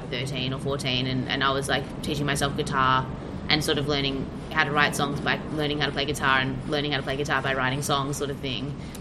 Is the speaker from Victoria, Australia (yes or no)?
yes; Melbourne, Victoria, Australia; I'm a city slicker. Yeah, no, I grew up in Albert Park, which is just outside of St Kilda.